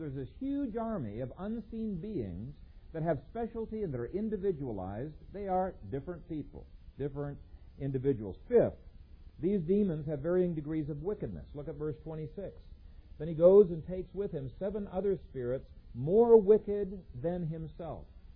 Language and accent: English; Ethiopia; when I was growing up in Ethiopia